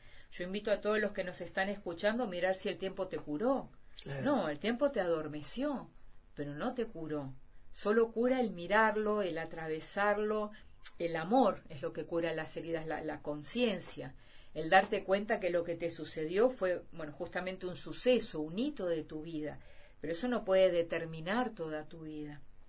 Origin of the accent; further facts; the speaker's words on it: Argentina; Yo hago siempre el chiste que yo soy argentina y tampoco soy perfecta